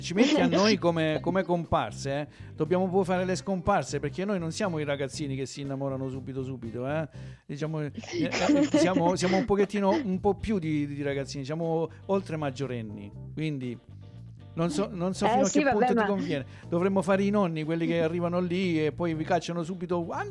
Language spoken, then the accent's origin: Italian; Apulia, Italy; In Salento, noi siamo salentini, ti consigliamo il Salento